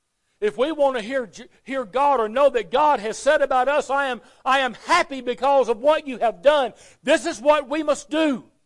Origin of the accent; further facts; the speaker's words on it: Alabama, United States; In my home growing up in Alabama, I didn't get a lot of verbal approval from my parents.